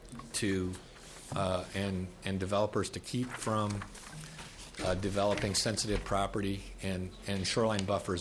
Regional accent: Iowa, United States; My mother's from Minnesota. I grew up in Iowa.

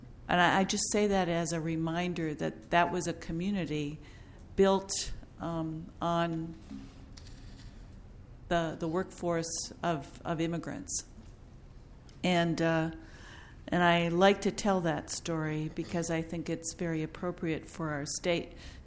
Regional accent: Willmar, Minnesota, United States; born there; Kandy, Ohio County is actually the county where I was born. I was born in Wilmer.

